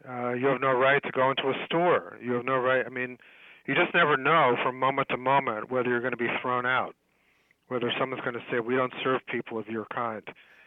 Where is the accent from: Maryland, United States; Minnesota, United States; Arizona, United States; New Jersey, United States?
New Jersey, United States; I grew up in New Jersey because I'm Jewish, and my father could not find a job in New York City because they were discriminating against Jewish engineers.